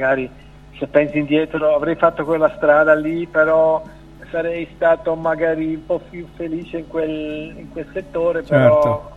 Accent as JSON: {"language": "Italian", "country": "Switzerland", "tie": "born or raised there", "said": "Sono nato in Svizzera e abito in Svizzera, però sono figlio di emigranti che sono partiti dal sud Italia, da Potenza, a Cerenza. Sono nato qui, ho fatto le scuole"}